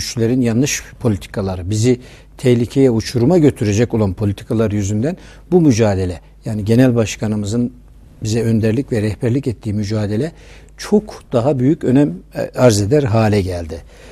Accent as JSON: {"language": "Turkish", "region": "Osmaniye", "country": "Turkey", "tie": "born or raised there", "said": "Osmaniye'de doğdum. İlk ve orta öğrenimimi orada tamamladıktan sonra Ankara Üniversitesi Siyasal Bilgiler Fakültesi kazandım."}